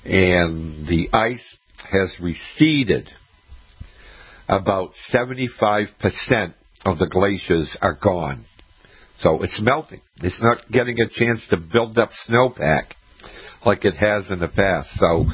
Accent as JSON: {"language": "English", "region": "Massachusetts", "country": "United States", "tie": "born or raised there", "said": "The garden that I had growing up in Massachusetts, we had 3 inches of topsoil."}